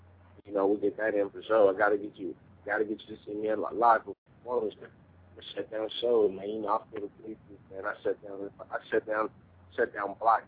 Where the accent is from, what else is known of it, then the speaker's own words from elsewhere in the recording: Inglewood, California, United States; I'm really in the streets. I'm from Inglewood. I'm a park boy.